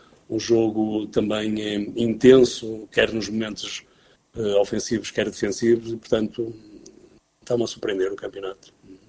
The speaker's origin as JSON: {"language": "Portuguese", "town": "Avintes", "region": "Porto", "country": "Portugal", "tie": "born or raised there", "said": "Depois eu comecei a jogar afiliado no clube da minha terra, o Futebol Clube de Avintes."}